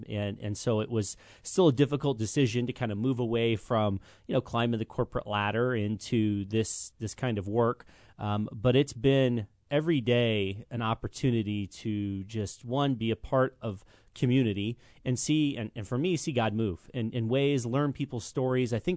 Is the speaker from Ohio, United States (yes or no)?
no; Champaign, Illinois, United States; now in Philo, United States; And so yeah, we've been in Philo because I'm from Champaign originally, area born and raised.